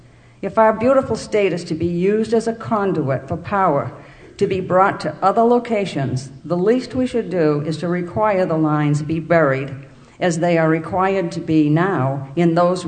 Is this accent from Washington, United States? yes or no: no; Dalton, Georgia, United States; and I am from Dalton.